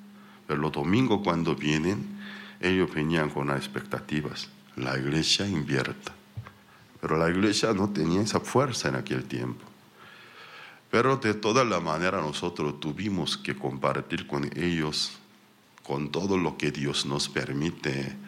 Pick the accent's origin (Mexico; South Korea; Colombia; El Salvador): South Korea; Spanish is a second language; now in Paraguay; yo vine de Corea